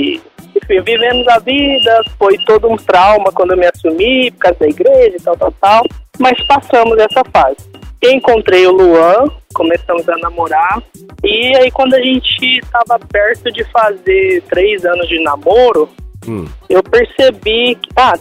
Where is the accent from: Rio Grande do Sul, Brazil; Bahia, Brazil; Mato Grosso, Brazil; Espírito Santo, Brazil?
Mato Grosso, Brazil; Rondonópolis; De Rondonópolis.